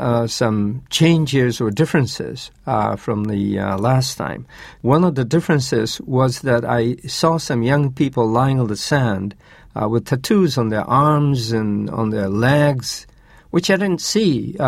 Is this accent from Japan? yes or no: yes; Izu, Shizuoka, Japan; I went to a beach in Shimoda. And, you know, I mean, that's basically where I'm from. You know, I'm from Izu.